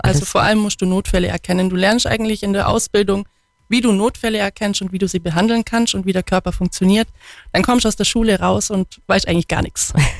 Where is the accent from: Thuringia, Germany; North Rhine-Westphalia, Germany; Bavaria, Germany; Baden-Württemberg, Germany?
Bavaria, Germany; Sonthofen; also born or lived in Immenstadt; Genau, gebürtig aus Immenstadt und in Sonthofen groß geworden und heute ist auch meine Praxis da.